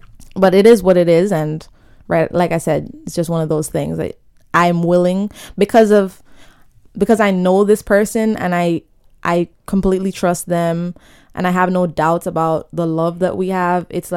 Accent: Jamaica; And then you have my family. We're from Jamaica.

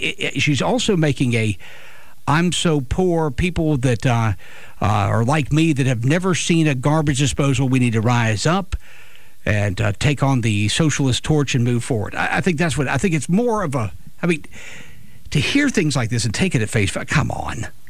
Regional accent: Alabama, United States; I guess that's a good comparison because we're from Alabama, right?

